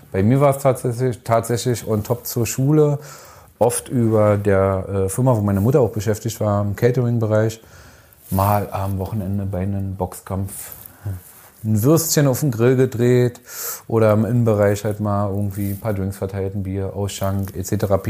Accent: Berlin, Germany; born or raised there

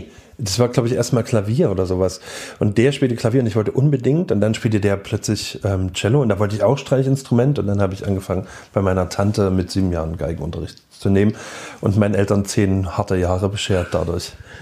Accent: Dresden, Saxony, Germany; also born or lived in Leipzig; Davor Dresden und davor Leipzig. Leipzig, Geburt bis 79 und dann eben Dresden-Prohlis, Neubaugebiet. Von 79 bis 90 bin ich hier rausgezogen.

